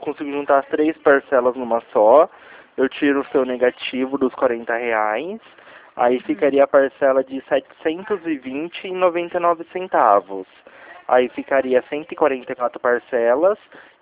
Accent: Campinas, São Paulo, Brazil; Eu sou aqui de Campinas, São Paulo.

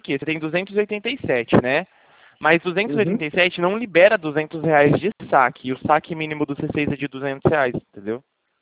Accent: Rondônia, Brazil; now in Presidente Prudente, Brazil; Ah, eu tô morando agora em Presidente Prudente, São Paulo, mas eu sou de Rondônia.

